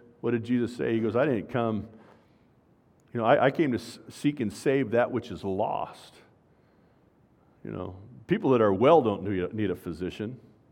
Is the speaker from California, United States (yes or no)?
yes; Glendora, California, United States; You know, I grew up in Glendora, California. The cops were tough.